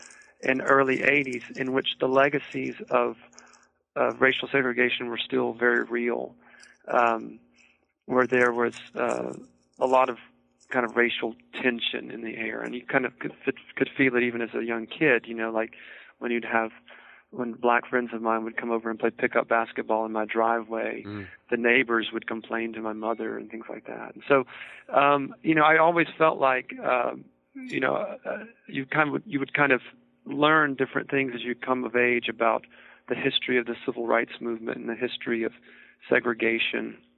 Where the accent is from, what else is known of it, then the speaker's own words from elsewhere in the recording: Mississippi, United States; they would find out I'm from Mississippi